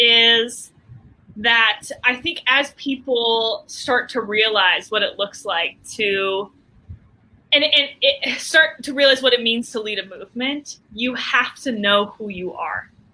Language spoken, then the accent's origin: English; Arvada, Colorado, United States; I grew up in Denver. I grew up in Arvada, if you know where Arvada is.